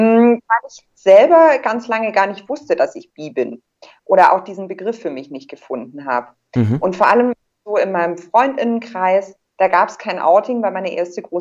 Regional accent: Baden-Württemberg, Germany; now in Frankfurt, Germany; ich bin 25 Jahre alt, komme eigentlich aus Baden-Württemberg. Man hört das noch so ein bisschen, wird mir öfter mal gesagt. Bin aber Wahlfrankfurterin seit 2 Jahren und sehr glücklich hier in Frankfurt.

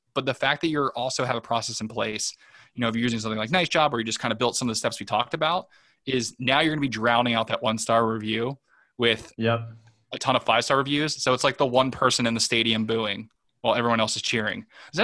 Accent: Philadelphia, Pennsylvania, United States; I grew up in Philadelphia, there's one car commercial where it was just running the same ad.

